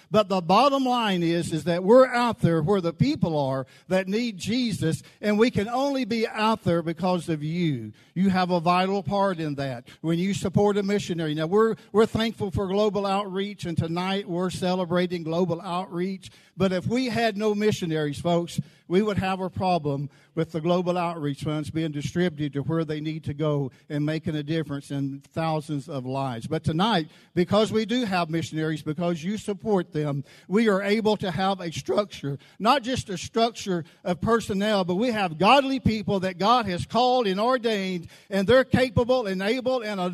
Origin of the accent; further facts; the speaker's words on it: United States; born there; I'm an American citizen, if I can keep my tongue untwisted. I was born here.